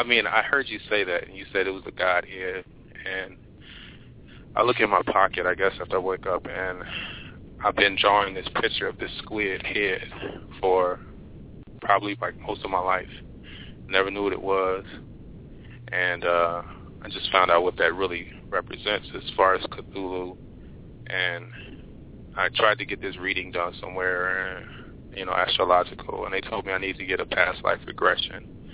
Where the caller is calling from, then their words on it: Chicago, Illinois, United States; I'm calling from Chicago.